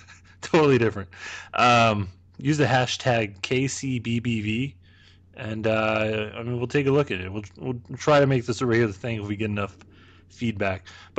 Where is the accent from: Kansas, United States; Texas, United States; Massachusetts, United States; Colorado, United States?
Kansas, United States; I think I was brainwashed by coming to a liberal college and probably shamed everybody in my hometown in Western Kansas by doing so.